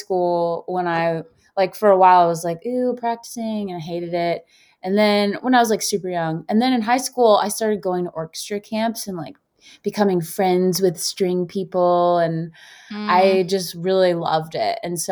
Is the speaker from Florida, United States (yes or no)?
yes; Florida, United States; also born or lived in Georgia; Yes. I was born in Georgia, but we left when I was like one. So I grew up in South okay. Florida.